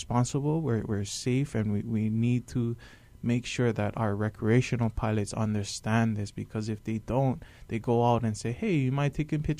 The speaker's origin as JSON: {"language": "English", "region": "Hawaii", "country": "United States", "said": "And as a resident, as a Hawaiian, with a small company, we pushing very hard on that."}